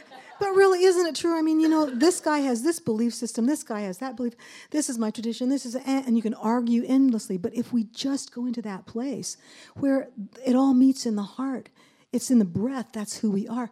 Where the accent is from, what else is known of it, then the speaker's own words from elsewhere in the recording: Colorado, United States; We're from Colorado. You're from California. We're from Colorado.